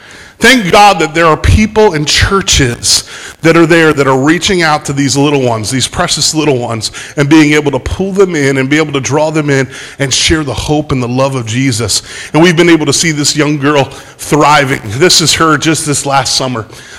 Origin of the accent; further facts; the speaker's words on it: Pennsylvania, United States; I grew up in Western Pennsylvania, the fifth generation of crane operators and steelworkers. When I want to visit family, I go to Pittsburgh